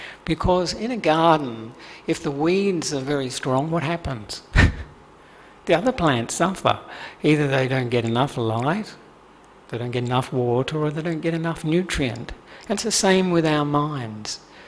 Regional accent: Australia; moved away as an adult; now in Sri Lanka; And I've been living in Sri Lanka now for 10 years, and I am originally from Australia

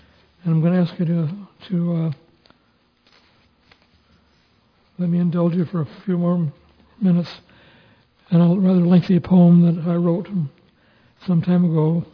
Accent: Oxford, Michigan, United States; also born or lived in Davidson, Michigan; My dad had built a new house for my mother in Metamora, Michigan, I was born in Davidson, Michigan, but I was raised in Oxford, Michigan. That's where I grew up.

